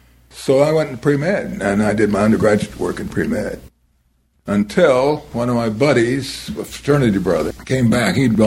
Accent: Illinois, United States; And then I got out and went to Illinois Wesleyan University in my hometown, pre-med, because I wanted to do something useful.

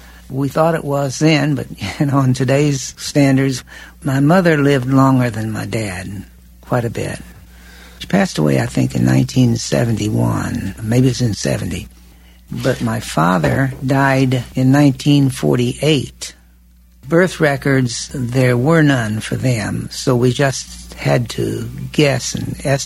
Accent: Oklahoma City, Oklahoma, United States; born there; I was born in Oklahoma City.

